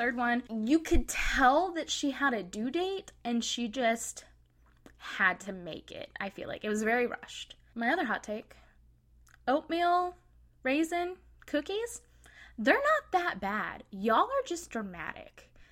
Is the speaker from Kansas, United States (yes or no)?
yes; Harrington, Kansas, United States; I grew up in Harrington, Kansas, and our two lakes put together, well, we had a lake and a reservoir.